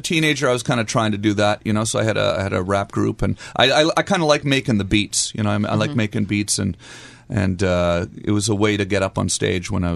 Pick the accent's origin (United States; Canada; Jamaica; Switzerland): Canada; Ottawa, Ontario; I'm Canadian. I'm from Ottawa